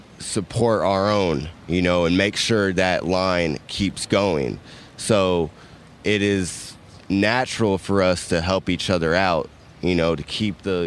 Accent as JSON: {"language": "English", "country": "United States", "tie": "born or raised there", "said": "I was growing up in America and murdering people is wrong."}